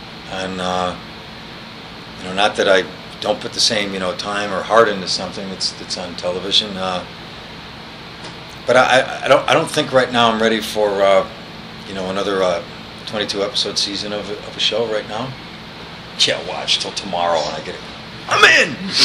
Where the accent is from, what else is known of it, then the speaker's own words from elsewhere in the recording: Buffalo, New York, United States; I grew up in Buffalo, New York. Shreveport is Buffalo with a big muddy river.